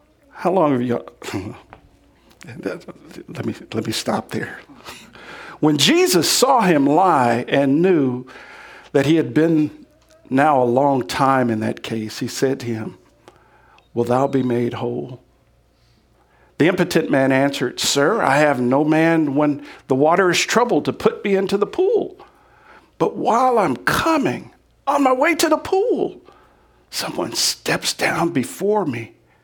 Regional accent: California, United States; Both of us are from California, so we're returning. I'm from the Northern California area

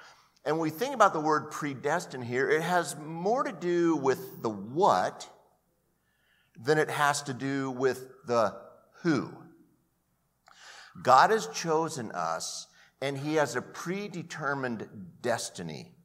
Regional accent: Anaheim, California, United States; it's kind of where I grew up in Anaheim.

